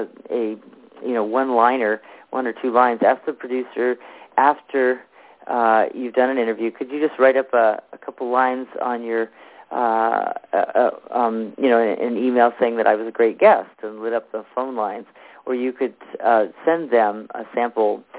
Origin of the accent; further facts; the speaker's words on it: Omaha, Nebraska, United States; born there; Actually, last weekend she was at the Omaha, Nebraska, which is actually my hometown where I was born, and she was there.